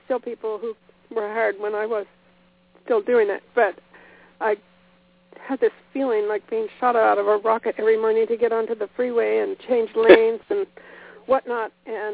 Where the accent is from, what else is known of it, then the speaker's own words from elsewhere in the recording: Kansas, United States; born there; my parents had raised sheep for a while when I was born in Kansas.